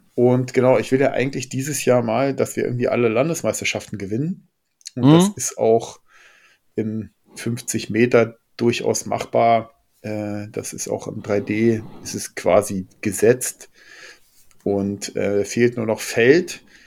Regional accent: Brandenburg, Germany; Also ich komme ursprünglich aus der Lausitz bei Brandenburg dort

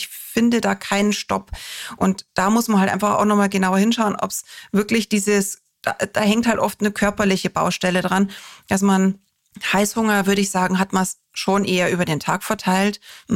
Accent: Bavaria, Germany; ich komme aus Bayern, bei uns ist das Volksfest und die Wiesen und was weiß ich was im Vordergrund

